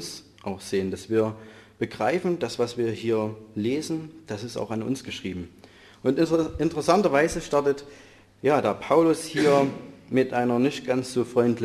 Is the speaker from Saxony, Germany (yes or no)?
yes; Vielau, Saxony, Germany; ich komme aus Vielau, ich arbeite auch fast in Vielau als Maschinenbauingenieur, bin 27, verheiratet